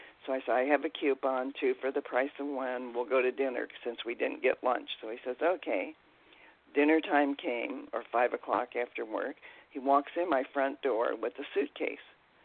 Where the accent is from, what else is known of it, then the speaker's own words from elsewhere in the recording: Ohio, United States; Now, he's from New York. I'm from Ohio, and he's 9 years younger.